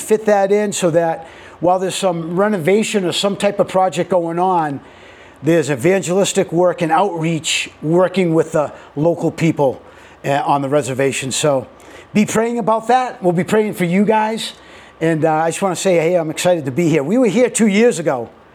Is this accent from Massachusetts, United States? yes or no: yes; Boston, Massachusetts, United States; I am a New Englander. I grew up near Boston, and I'm fully Italian. So you get a little bit of that mix going in, and my speech might sound a little funny